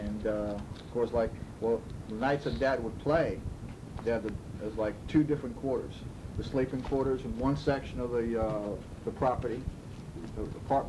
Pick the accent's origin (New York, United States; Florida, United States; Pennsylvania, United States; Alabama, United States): New York, United States; 1947 I was born. And every year thereafter, I grew up in the Catskills, literally grew up.